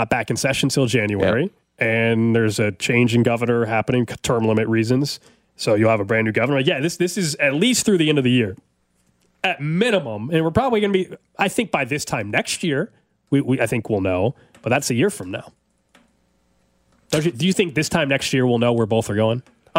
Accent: Kansas City, Missouri, United States; I grew up in Kansas City. I've gone to games on the Missouri side my entire life.

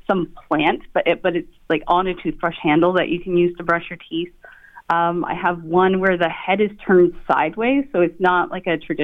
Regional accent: Oshawa, Ontario, Canada; I grew up in Oshawa.

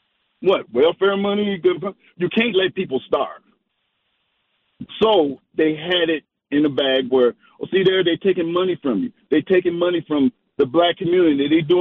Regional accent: Oakland, California, United States; And I grew up in Oakland, California, during the 60s and early 70s, during the Black Panther movement.

